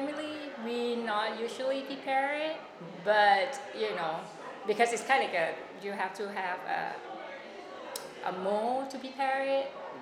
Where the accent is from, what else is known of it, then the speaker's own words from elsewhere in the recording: Bangkok, Thailand; And I'm from Thailand, Bangkok.